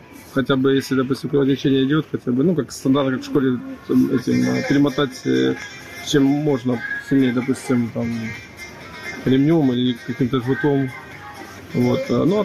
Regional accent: Donetsk, Donetsk Oblast, Ukraine; Я з Донецька. І там вже все проходило.

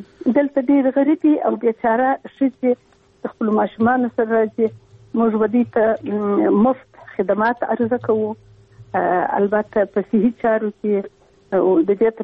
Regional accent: Afghanistan; moved away; زه یو افغان یم، او بیا د کندهار اوسیدونکی یم. په یو حساب چون وینه مې پښتنه ده

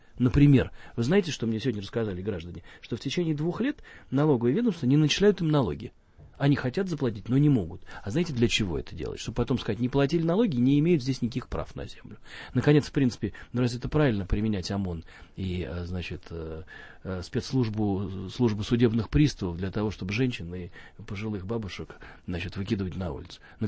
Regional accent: Moscow, Russia; Да я вообще как москвич это воспринимаю крайне негативно.

